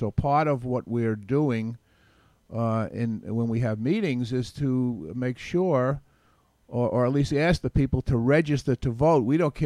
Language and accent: English; New York City, New York, United States; born there; now in Albany, United States; Okay, basically, I'm a transplant. I was born in New York City, and I was a member of the New York City Fire Department for a while.